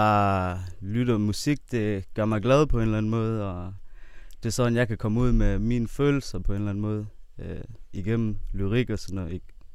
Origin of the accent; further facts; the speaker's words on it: Klokkerholm, North Denmark Region, Denmark; og jeg er fra Klokkerholm. 25 år gammel.